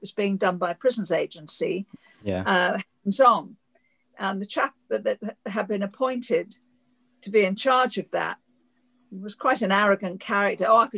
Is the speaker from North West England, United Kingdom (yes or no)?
yes; Liverpool, North West England, United Kingdom; I grew up in Liverpool, where you can't be prejudiced in a seaport.